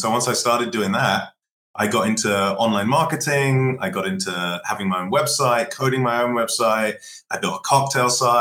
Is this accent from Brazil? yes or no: no; United Kingdom; I'm British.